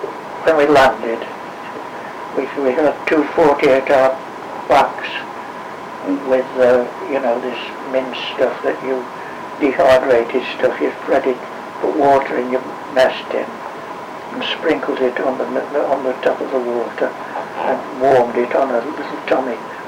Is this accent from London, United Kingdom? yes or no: no; West Midlands, United Kingdom; He said, as a matter of fact, I'm from Staffordshire. I said, oh, so am I.